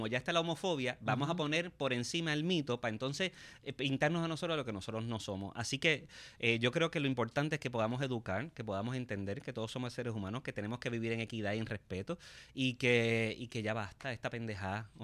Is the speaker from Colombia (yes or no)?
no; Puerto Rico; Y yo creo que nosotros, como puertorriqueños, somos capaces de mandar en nuestra propia patria